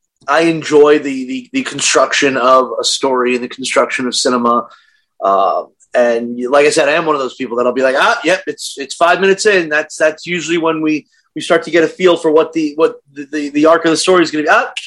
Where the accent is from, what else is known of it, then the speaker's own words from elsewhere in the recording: Brooklyn, New York, United States; now in Chicago, United States; I'm in the Chicago suburbs right now, yeah.